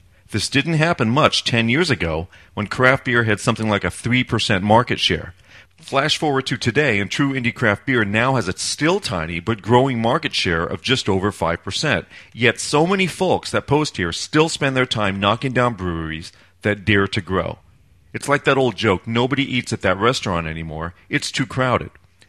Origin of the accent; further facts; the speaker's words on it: Ohio, United States; Since I'm from Ohio, I'll pile on.